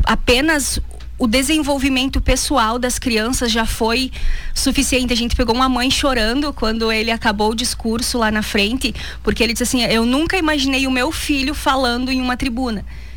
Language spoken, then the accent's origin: Portuguese; Rio Grande do Sul, Brazil; now in Chapecó, Brazil; Eu venho lá do interior do Rio Grande do Sul, meus pais moram na roça até hoje. E quando eu me mudei para Chapecó, 6 anos atrás